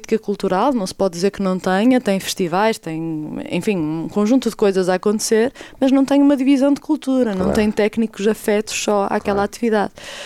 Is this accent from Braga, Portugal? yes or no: no; Lousada, Porto, Portugal; Eu, por exemplo, na minha terra natal, em Lousada